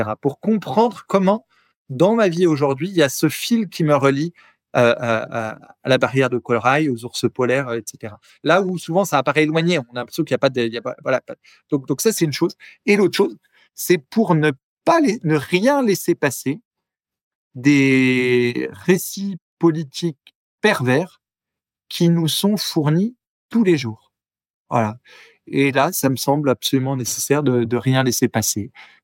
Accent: France; je suis français et allemand, en fait. Donc mon père allemand, ma mère est française

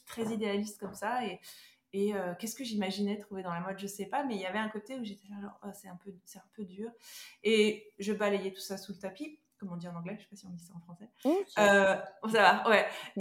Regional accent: Corsica, France; il y avait un côté qui me rappelait un peu là d'où je venais, de Corse

